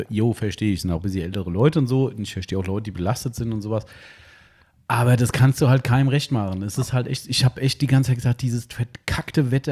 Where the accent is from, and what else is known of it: Hesse, Germany